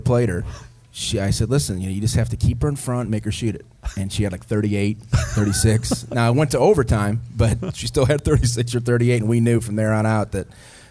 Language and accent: English; Cleveland, Ohio, United States; I was born and raised in Cleveland. North Olmsted High School is where I graduated from.